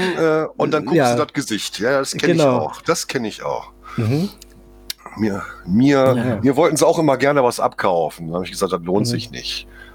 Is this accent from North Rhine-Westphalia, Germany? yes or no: yes; Düsseldorf, North Rhine-Westphalia, Germany; als Düsseldorfer hat man natürlich irgendwie auch regelmäßig mal ein Altbier im Glas.